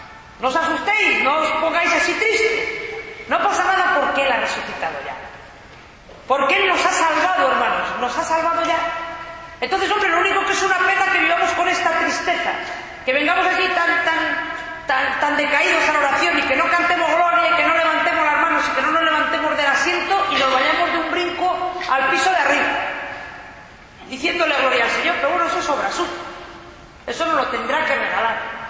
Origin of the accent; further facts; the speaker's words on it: Ávila, Castile and León, Spain; Mi pueblo de Ávila